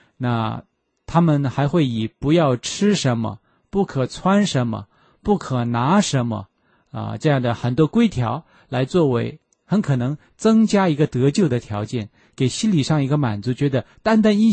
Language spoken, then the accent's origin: Chinese; Shandong, China; accent: Shandong; 我们山东话说也不嘎去吃啊